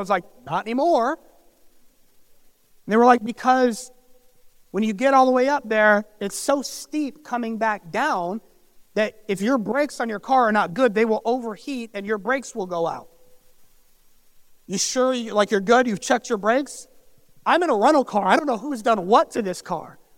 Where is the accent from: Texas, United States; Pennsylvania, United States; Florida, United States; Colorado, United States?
Colorado, United States; Colorado Springs; my home state is Colorado. My home city is Colorado Springs.